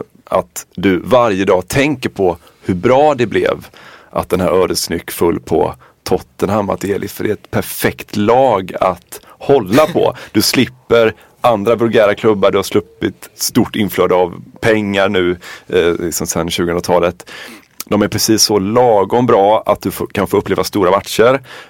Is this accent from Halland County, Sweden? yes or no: yes; Varberg, Halland County, Sweden; born or raised there